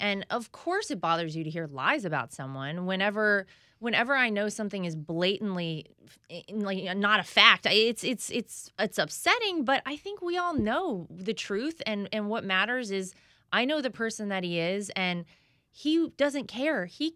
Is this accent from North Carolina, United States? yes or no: yes; North Carolina, United States; I went to a rally with him in my home state of North Carolina.